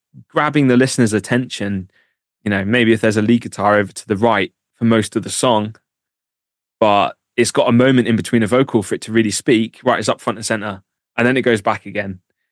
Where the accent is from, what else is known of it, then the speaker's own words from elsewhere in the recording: East of England, United Kingdom; So I'm from Norfolk.